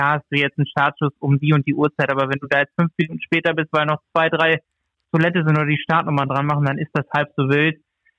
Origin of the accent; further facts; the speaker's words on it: North Rhine-Westphalia, Germany; Ich komme aus dem Sauerland